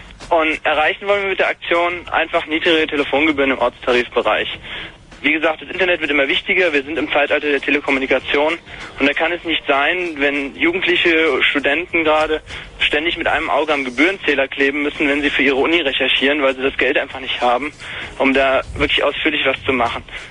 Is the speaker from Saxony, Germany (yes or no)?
no; Karben, Hesse, Germany; Also, ich komme aus Karben, das ist in der Nähe von Frankfurt am Main.